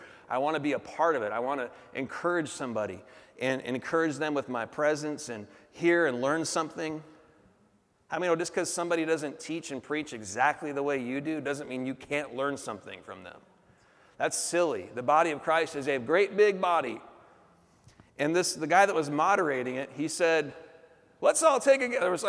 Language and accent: English; Portland, Oregon, United States; born there; I was born in North Portland.